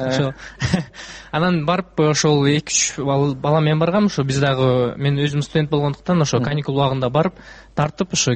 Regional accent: Aktala, Naryn Region, Kyrgyzstan; Акталадан, өзүм да Акталадан болом.

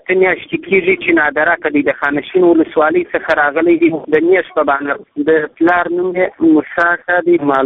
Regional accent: Helmand, Afghanistan; د هلمند ولایت

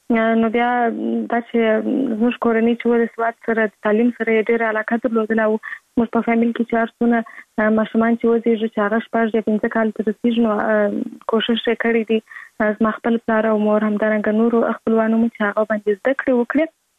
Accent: Kandahar, Afghanistan; زه په کندهار ولایت کې زیږیدلی یم او اوس فعلا په کندهار ولایت کې اوسېږم.

